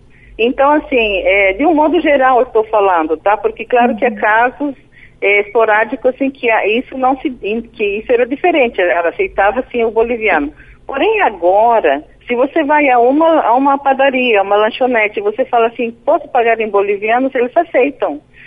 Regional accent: Brazil; born there; Porque meus pais são de origem boliviana, eu nasci no Brasil e agora eu trabalho no Brasil

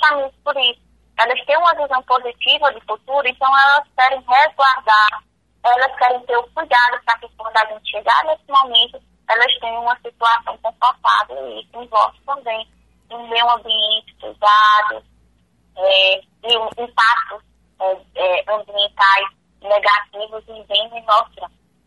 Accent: Paraíba, Brazil; now in Mato Grosso do Sul, Brazil; Eu não sou aqui da região, eu venho do Nordeste, do estado da Paraíba. E quando eu cheguei aqui, no Mato Grosso do Sul

